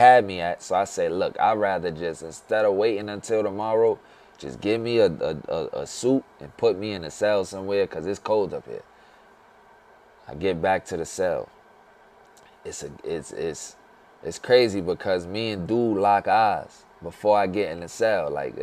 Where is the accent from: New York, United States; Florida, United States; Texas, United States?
New York, United States; New York City; All right, I'm from the Bronx.